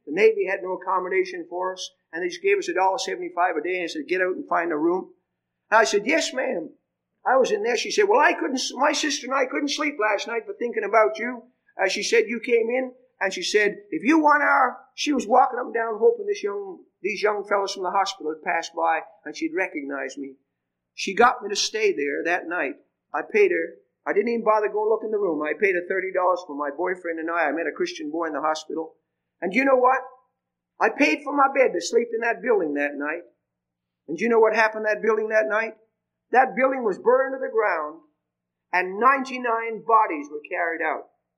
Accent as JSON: {"language": "English", "region": "England", "country": "United Kingdom", "moved": "yes", "said": "When I came over from England, I remember going past Newfoundland."}